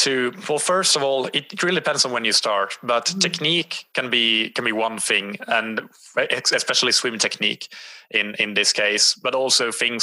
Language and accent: English; Finland; first language Swedish; English is a second language; now in Lisbon, Portugal; So I am Finnish. I grew up in Finland, but in a Swedish-speaking part of Finland. So Swedish is my first language, English is my second, and Finnish is only my third language.